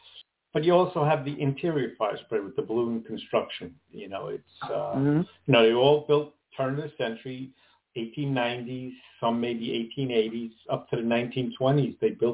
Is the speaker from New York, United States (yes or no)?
yes; Queens, New York, United States; born there; Some of the downtown area has it, but where I was born in Queens, man, there's still a ton of that stuff.